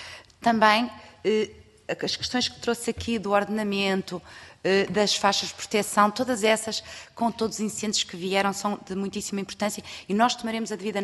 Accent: Minho, Portugal; Eu também sou do Minho, portanto conheço muito bem a realidade dessa zona, porque é a minha

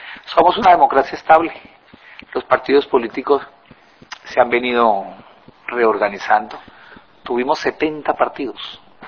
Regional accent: Colombia; Para nosotros es muy importante como colombianos mirar hacia el Asia

